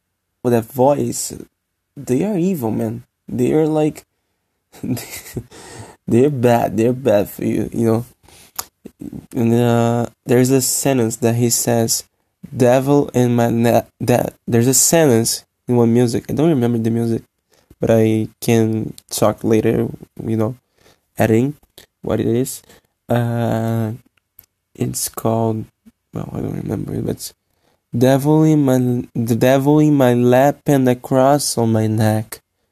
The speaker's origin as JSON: {"language": "English", "region": "Rio de Janeiro", "country": "Brazil", "second_language": "English", "said": "I'm from Rio, which is people from Brazil. They don't like that much my accent"}